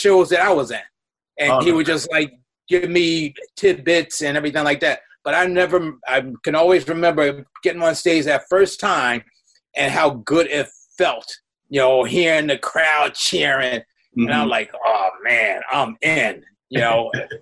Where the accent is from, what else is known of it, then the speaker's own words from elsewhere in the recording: Orange, New Jersey, United States; I grew up in Orange, New Jersey. Okay. That's where I grew up at.